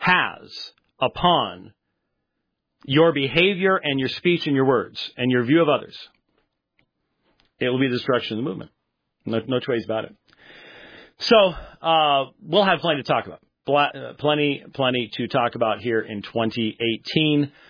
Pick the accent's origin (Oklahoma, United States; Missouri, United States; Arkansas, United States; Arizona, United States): Arizona, United States; Phoenix; I'm from Phoenix, and so that ice, things like that, going to have to rent a 4x